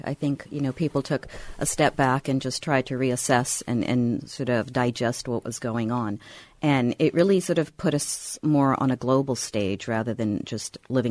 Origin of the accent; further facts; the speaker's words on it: Iran; moved away; Having been born in Iran and growing up in Iran, I kind of understand that it's very difficult for us to understand the culture really deeply.